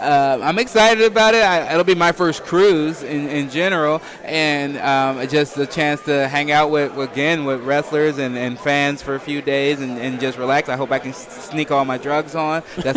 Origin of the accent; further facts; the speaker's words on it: Chicago, Illinois, United States; I'm from Chicago. I grew up here.